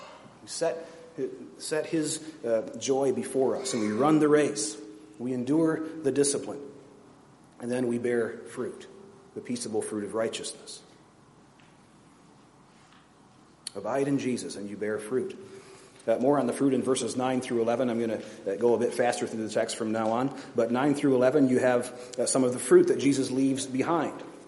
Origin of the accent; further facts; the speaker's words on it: Virginia, United States; I'm from Virginia, you're from Texas